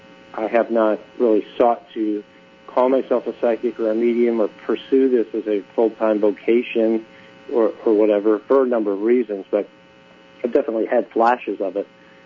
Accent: Phoenix, Arizona, United States; And we lived in Scottsdale, Arizona, I'm from Phoenix.

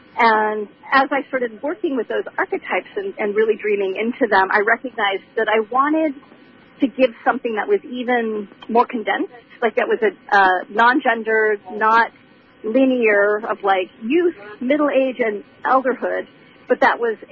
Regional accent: Hong Kong; also born or lived in Singapore / Bangkok, Thailand; I was born in Hong Kong, and then we lived in Singapore, Hong Kong, Bangkok, which had a huge effect on me, and then I graduated high school in Singapore before coming to Northern California to go to college.

